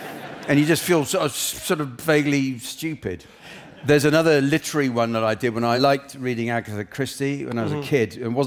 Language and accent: English; South East England, United Kingdom; I remember once when I was a kid, and I grew up in Hampshire, summer's day